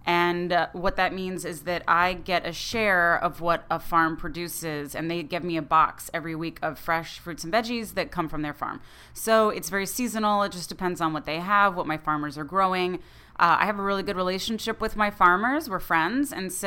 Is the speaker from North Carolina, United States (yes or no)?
no; Louisiana, United States; Yeah, so I grew up in Louisiana, and so a lot of that influences my food background.